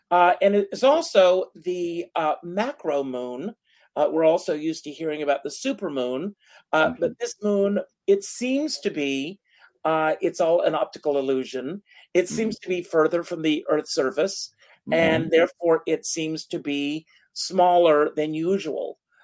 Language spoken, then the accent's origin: English; South Carolina, United States; Yesterday was a primary in my home state of South Carolina.